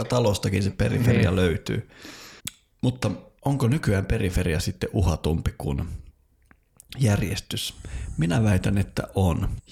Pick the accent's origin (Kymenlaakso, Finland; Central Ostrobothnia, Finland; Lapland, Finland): Lapland, Finland; Mä oon tietysti Lapista kotoisin